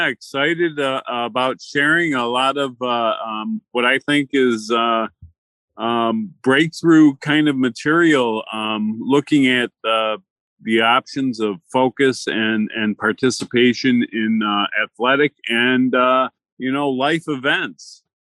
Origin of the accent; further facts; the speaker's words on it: Detroit, Michigan, United States; I grew up in the Detroit metro area. I was born in 1961, so that gives you a time frame of era.